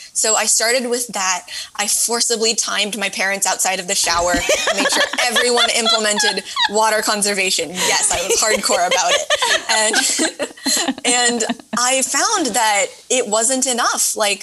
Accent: California, United States; happening in California so close to my home? But I visited India not long after that, and I realized that my home state is not alone in dealing with water scarcity.

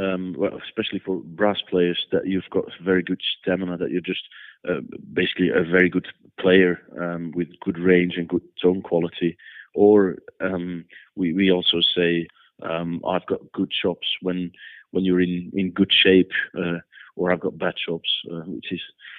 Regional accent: Flanders, Belgium; first language Dutch; English is a second language; So my native language is Dutch, because I'm from the Flanders part of Belgium, where we speak Dutch or Flemish, which is an accent of Dutch.

